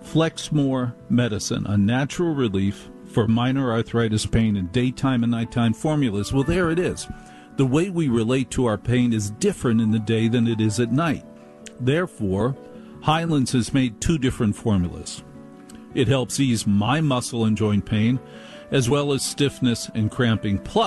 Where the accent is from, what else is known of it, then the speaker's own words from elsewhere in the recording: Maplewood, New Jersey, United States; But I grew up in New Jersey. I grew up in Maplewood, New Jersey.